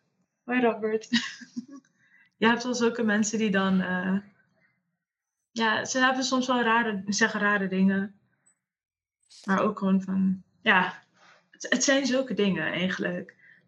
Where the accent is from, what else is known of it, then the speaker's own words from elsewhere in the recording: Curaçao; ik ben minder waard omdat ik dus uit Curaçao kom of ik kom uit de Antillen en dus word ik ook anders behandeld.